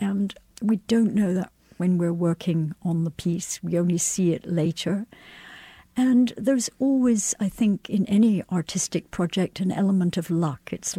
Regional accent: Scotland, United Kingdom; Well, growing up in Scotland at the time I did, in the place I did, virtually everyone had brown hair and blue eyes.

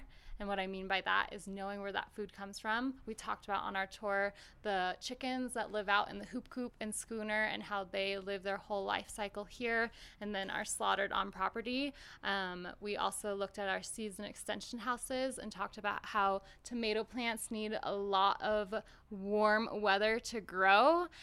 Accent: Colorado, United States; I'm from Colorado, and I lived in a suburb of Colorado near Denver

